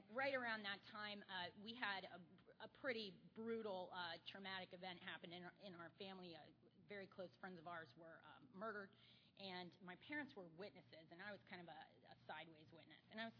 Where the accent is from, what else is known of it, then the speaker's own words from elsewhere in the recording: Tampa, Florida, United States; I was born here in Tampa. I'm a native Floridian